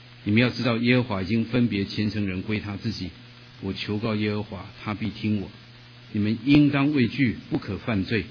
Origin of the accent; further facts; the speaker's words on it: China; now in United States; 因为我们都是中国人来到美国生活